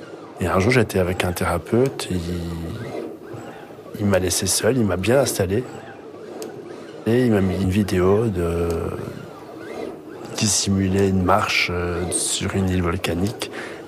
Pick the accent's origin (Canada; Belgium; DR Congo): Belgium; Charleroi, Wallonia; Là où j'ai grandi à Charleroi, le bus était toutes les heures